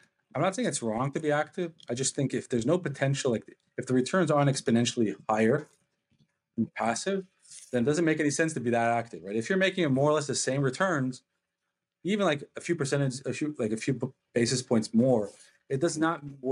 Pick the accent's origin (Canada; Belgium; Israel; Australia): Israel; now in United States; I'm from Israel and I was in the US for a few weeks for business and we ended up staying here.